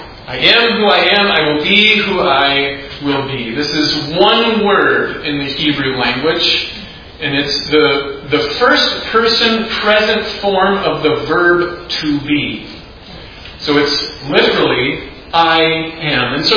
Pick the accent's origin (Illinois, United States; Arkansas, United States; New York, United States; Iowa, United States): Iowa, United States; Sioux Center; now in Bloomington, United States; I'm originally from Northwest Iowa, Sioux Center.